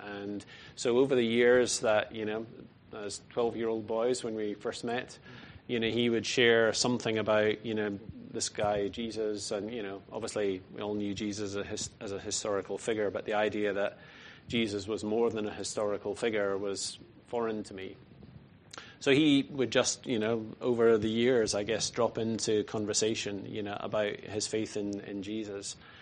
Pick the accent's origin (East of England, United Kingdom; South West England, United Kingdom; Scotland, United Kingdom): Scotland, United Kingdom; Well, I mentioned I was born and brought up in Scotland